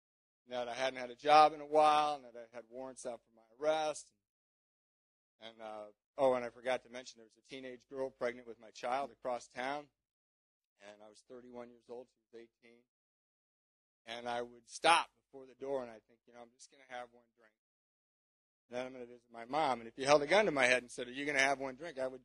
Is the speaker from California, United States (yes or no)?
yes; California, United States; I'm from California, and I lied, and I told everybody that I was coming back to California